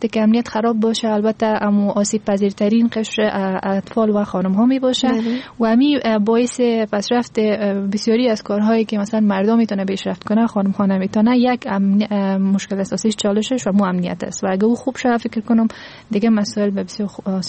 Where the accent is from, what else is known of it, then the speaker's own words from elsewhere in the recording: Afghanistan; چون هرچی نباشه ما افغان هستیم